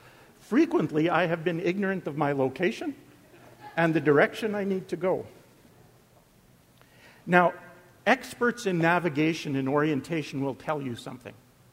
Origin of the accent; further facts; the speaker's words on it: Winnipeg, Manitoba, Canada; I grew up in Winnipeg.